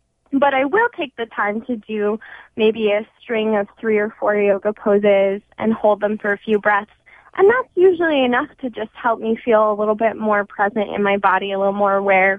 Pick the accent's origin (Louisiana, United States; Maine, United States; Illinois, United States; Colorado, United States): Colorado, United States; now in Seattle, United States; No, I'm from Colorado. My parents live in Littleton.